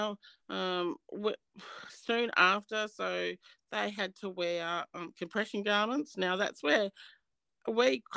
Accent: Tasmania, Australia; So I'm actually from Tasmania. I'm in Tasmania.

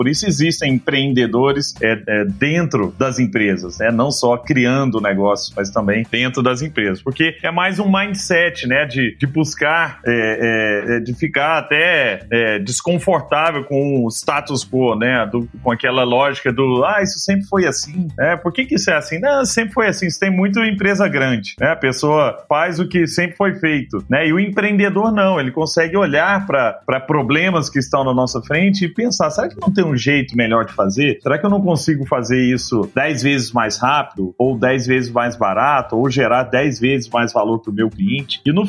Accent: Araguari, Minas Gerais, Brazil; moved away; lá em Araguari, que é a minha cidade natal, Herigueri, né, em inglês, lá em Herigueri, eu, há 20 anos atrás, quando morava lá

